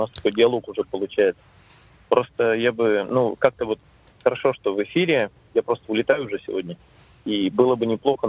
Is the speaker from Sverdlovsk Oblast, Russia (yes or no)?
no; Perm, Perm Krai, Russia; Я сам тоже из Перми, и в Пермь как раз вожу наше пермское все